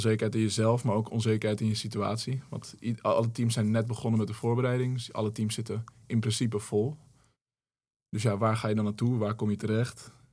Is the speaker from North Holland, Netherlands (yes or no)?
yes; Hoofddorp, North Holland, Netherlands; Ja, ik kom hier uit de buurt, ik kom uit Hoofddorp.